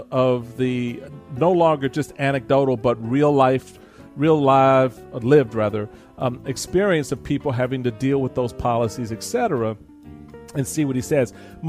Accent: Washington, District of Columbia, United States; even my hometown of D.C.

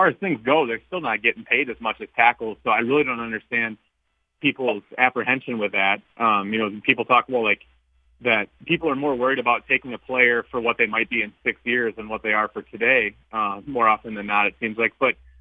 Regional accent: Wisconsin, United States; Cause primarily, I'm from Wisconsin, right, and primarily I watch the Packers and look at that stuff

